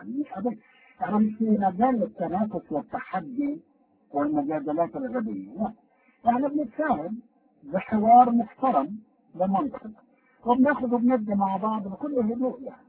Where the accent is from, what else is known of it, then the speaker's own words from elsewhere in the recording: Egypt; إحنا كلنا كمصريين درسنا القرآن في مصر في المدارس كلنا درسناها،